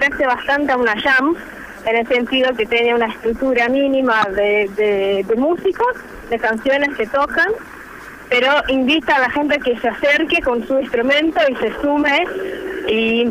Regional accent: Brazil; Spanish is a second language; Yo soy brasilera.

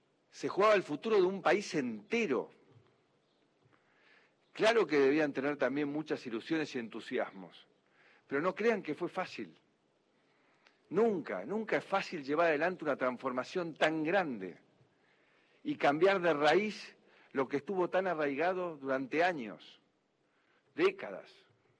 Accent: Argentina; lo que somos los argentinos hoy

